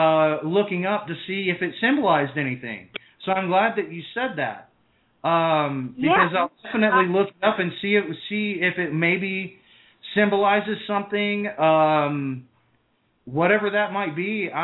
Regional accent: Tennessee, United States; when I first moved up there, and I'm from Tennessee

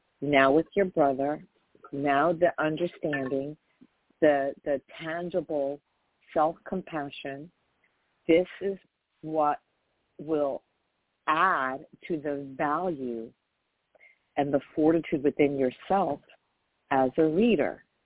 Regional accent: New York, United States; places that I remember from growing up there. And so, like, I got all her references because I'm from New York.

